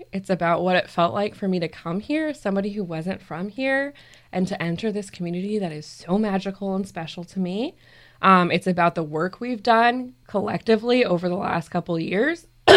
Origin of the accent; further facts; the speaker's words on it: California, United States; also born or lived in Ohio, United States / Texas, United States; I'm from California, living in Ohio, living in Texas